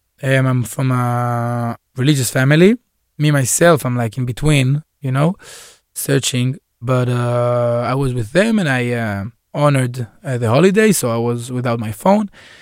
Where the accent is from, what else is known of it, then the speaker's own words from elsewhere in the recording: Jerusalem, Jerusalem District, Israel; 28, born and raised in Jerusalem, a rapper, a musician, and since the 7th of October, a miluimnik and a combat soldier.